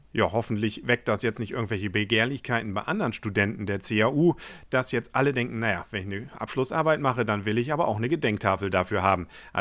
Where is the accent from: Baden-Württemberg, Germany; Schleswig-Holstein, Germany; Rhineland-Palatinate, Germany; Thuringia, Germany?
Schleswig-Holstein, Germany; Kiel; Was will man da als Kieler mehr?